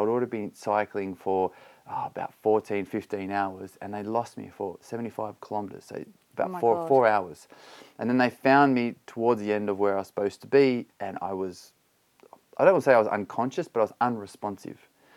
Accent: Australia; moved away as an adult; also born or lived in America / Belgium / United Kingdom; Yeah, so I grew up in Australia many, many years ago

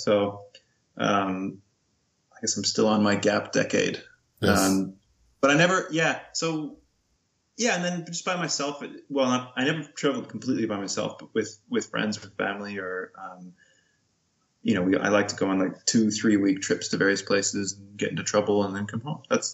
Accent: Albuquerque, New Mexico, United States; moved away as an adult; also born or lived in Los Angeles; now in Europe; I grew up in Albuquerque, New Mexico.

